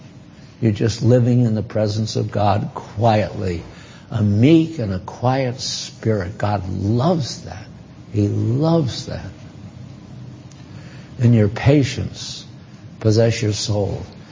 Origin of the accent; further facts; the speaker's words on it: New England, United States; well, I come from New England, and I think of Maine and Vermont and New Hampshire and Massachusetts as being the real stuff.